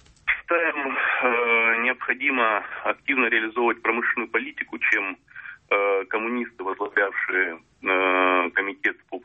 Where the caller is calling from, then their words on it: Moscow, Russia; Из Москвы.